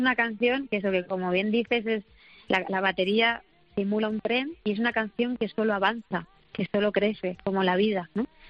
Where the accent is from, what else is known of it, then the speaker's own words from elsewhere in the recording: Castilla-La Mancha, Spain; yo sabéis que como buena manchega, pues tengo el humor por bandera.